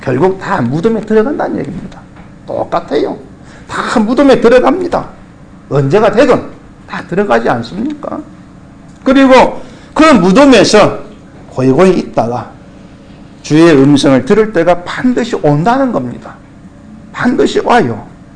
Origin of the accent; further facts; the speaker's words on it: Suncheon, South Jeolla, South Korea; 그 동생 시아버지가 그 고향 순천서 굉장히 부자입니다